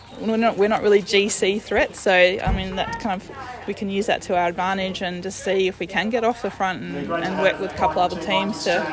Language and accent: English; Adelaide, South Australia, Australia; you know, we're all from Adelaide. We've all ridden these roads.